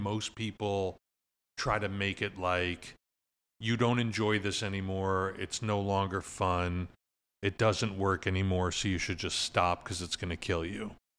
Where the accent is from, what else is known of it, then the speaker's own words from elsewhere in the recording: Miami, Florida, United States; I grew up in South Florida. I'm a native, okay. Which is weird, right? You don't meet too many Floridians, but I was born in Miami.